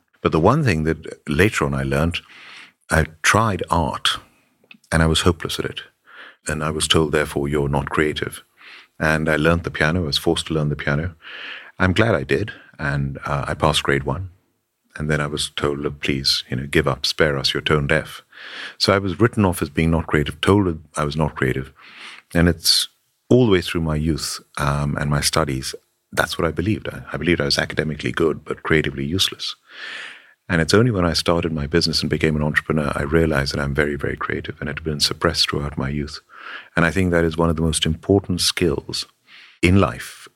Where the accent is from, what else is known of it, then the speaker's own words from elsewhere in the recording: India; I was brought up in India, and my father was an army officer and was posted to different places every 2 or 3 years. So I moved around a lot